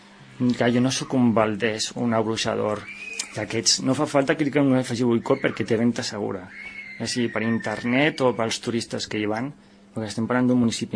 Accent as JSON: {"language": "Catalan", "town": "Tiana", "region": "Catalonia", "country": "Spain", "tie": "born or raised there", "said": "jo soc veí de Tiana de tota la vida"}